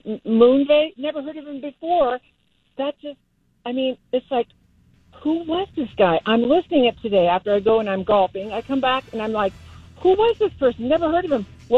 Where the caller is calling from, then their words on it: Carson City, Nevada, United States; Hi, yes, I'm from Carson City, Nevada, and I just want to say that, you know, I'm listening to you every day.